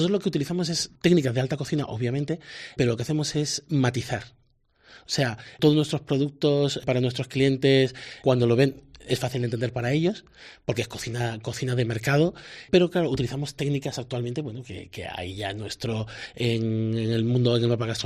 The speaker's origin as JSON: {"language": "Spanish", "town": "Málaga", "region": "Andalusia", "country": "Spain", "said": "Yo soy de origen andaluz, soy de Málaga"}